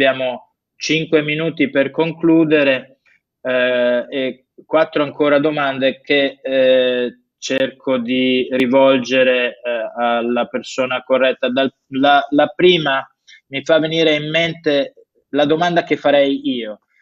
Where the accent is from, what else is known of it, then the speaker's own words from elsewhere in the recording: Veneto, Italy; io sono veneto